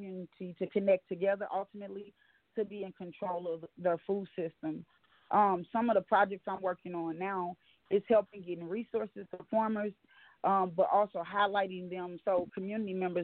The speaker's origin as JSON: {"language": "English", "town": "St. Louis", "region": "Missouri", "country": "United States", "said": "I'm from St. Louis, Missouri, and I'm a food justice organizer for an environmental organization."}